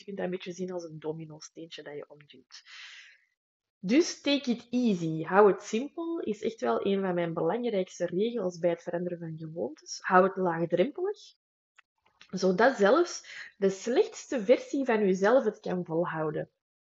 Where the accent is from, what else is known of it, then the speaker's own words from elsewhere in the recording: Antwerp, Belgium; accent: Antwerp dialect; Allee, in het Antwerpse dan, hè? Excuses voor mijn dialect.